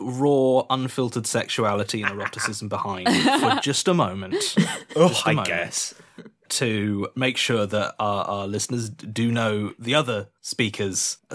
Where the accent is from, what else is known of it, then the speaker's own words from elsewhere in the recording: South West England, United Kingdom; I'm from Dorset, and I love Monkey World.